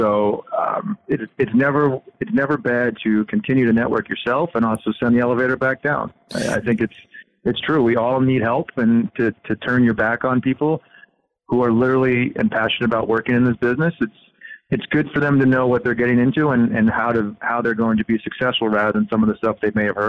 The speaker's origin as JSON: {"language": "English", "region": "New Jersey", "country": "United States", "tie": "born or raised there", "lives_now": "Boston, United States", "said": "I am not from Boston and I grew up down in New Jersey, so I'll let you guess who I grew up"}